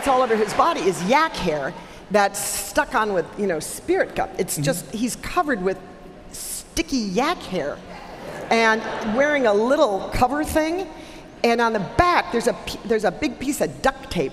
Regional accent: Milwaukee, Wisconsin, United States; I grew up in Milwaukee, on the south side of Milwaukee, near Pulaski High School.

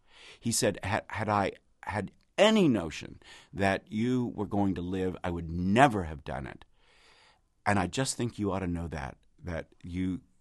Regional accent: Kentucky, United States; I grew up in the South where they call you both names, right?

